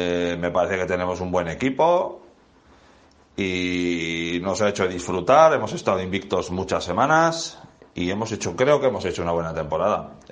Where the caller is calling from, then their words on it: Irun, Basque Country, Spain; de Irún, en Guipúzcoa.